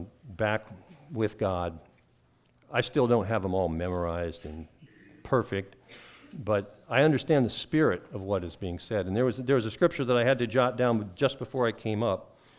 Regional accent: Washington, District of Columbia, United States; moved away as an adult; also born or lived in Colorado; I'm an East Coast boy. I grew up in the Washington, D.C. metro area. People in that neighborhood speak a lot, and they don't pause 10 seconds before they tell you what they think of you.

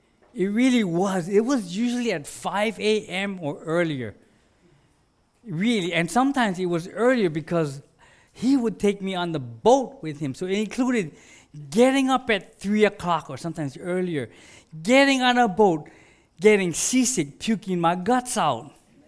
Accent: Hawaii, United States; It's like, man, seriously, I'm from Hawaii.

